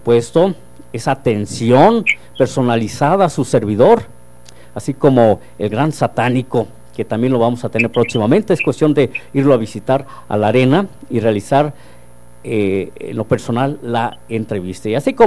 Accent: Ciudad Guzmán, Jalisco, Mexico; Yo soy de Ciudad Guzmán y en aquel tiempo había una arena

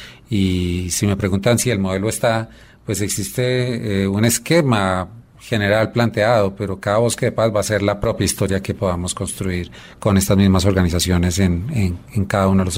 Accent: Colombia; que como colombianos debemos tener

